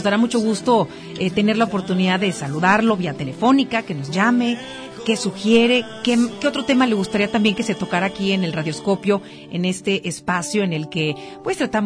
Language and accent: Spanish; Jalisco, Mexico; ¿Cómo somos los del sur de Jalisco? ¿Cómo somos los de Jalisco, los jalisquillos?